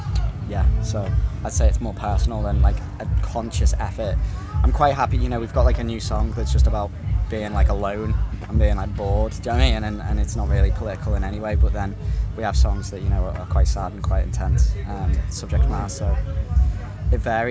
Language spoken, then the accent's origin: English; Birkenhead, North West England, United Kingdom; I'm from Birkenhead